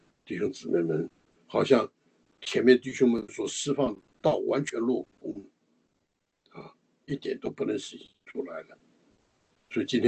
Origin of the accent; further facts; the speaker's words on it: China; 像我们中国人所讲的，就迎刃而解。